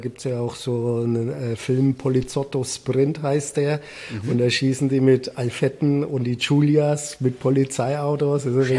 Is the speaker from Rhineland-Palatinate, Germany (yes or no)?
no; Nuremberg, Bavaria, Germany; Und klar, wir kommen aus dem Süden. Gut, Nürnberg ist jetzt schon noch ein bisschen von Italien entfernt.